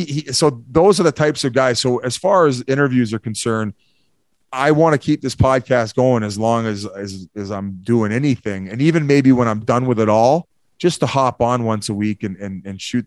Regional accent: Victoria, British Columbia, Canada; I'm just a Canadian kid at heart. You know, I just want to go back to Victoria in the summers

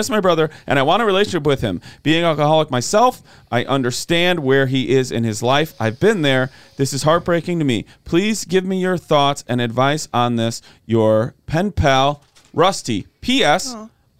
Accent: Belvidere, Illinois, United States; I grew up in Belvedere, Illinois, which I am sure Daniel knows is about 35 miles northeast of Rochelle.

